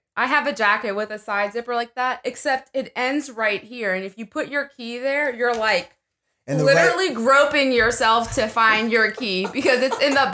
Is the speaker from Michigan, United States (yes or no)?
no; Marrero, Louisiana, United States; born there; Yeah, West Bank. I was born in Marrero. That's where I was born.